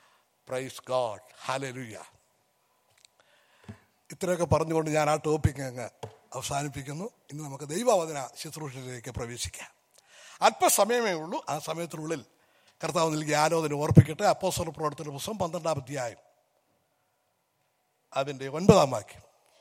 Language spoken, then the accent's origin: Malayalam; Manarcad, Kerala, India; കോട്ടയം ഡിസ്ട്രിക്റ്റിൽ, അതിന് തൊട്ട് സമീപമുള്ള 5 മൈൽ മാത്രം വ്യത്യാസമുള്ള സ്ഥലമാണ് മണർകാട്. അവിടെയാണ് ഞാൻ ജനിച്ച് വളർത്തപ്പെട്ടത്.